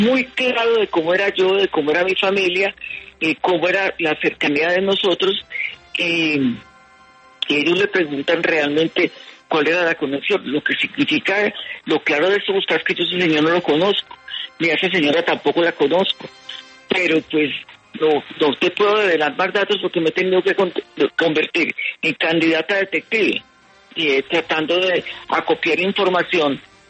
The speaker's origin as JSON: {"language": "Spanish", "town": "Medellín", "region": "Antioquia", "country": "Colombia", "tie": "born or raised there", "said": "una persona que creció en el barrio donde nosotros nos criamos en Medellín."}